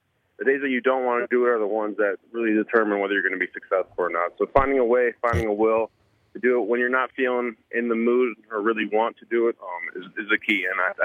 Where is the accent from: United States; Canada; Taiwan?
United States; Kewaunee, Wisconsin; I'm from Kewaunee, so, like, I used to leave my keys in the ignition in my car.